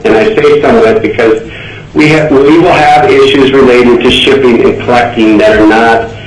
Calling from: Anchorage, Alaska, United States; and I'm calling in from Anchorage today.

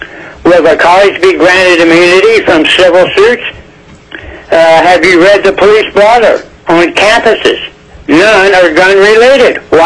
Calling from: Kasilof, Alaska, United States; I'm calling from Kasilop, Alaska.

